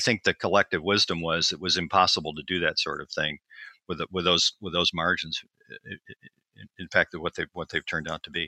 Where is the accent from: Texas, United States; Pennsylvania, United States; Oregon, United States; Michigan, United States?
Michigan, United States; Detroit; I grew up in Detroit. My dad ran market research for General Motors in the 70s.